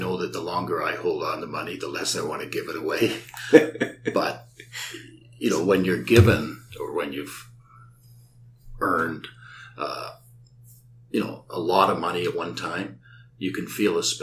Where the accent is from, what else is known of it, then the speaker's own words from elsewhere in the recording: Milton, Ontario, Canada; And I grew up in Milton and went to the University of Windsor because it was a brand new university and a 61% average could get you in.